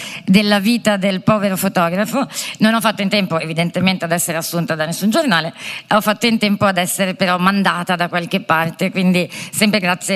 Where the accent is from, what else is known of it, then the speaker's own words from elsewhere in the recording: Verona, Veneto, Italy; nel centro storico di Verona, che è la mia città d'origine, che è una città conosciuta per essere particolarmente conservatrice, con una mentalità piuttosto di destra, con una fortissima presenza del mondo cattolico